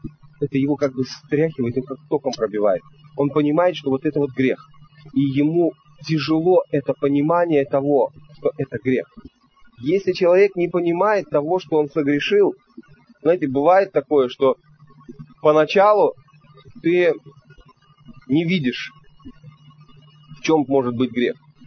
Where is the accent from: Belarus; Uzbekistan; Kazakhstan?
Uzbekistan; now in Russia; Вот я вырос в Узбекистане.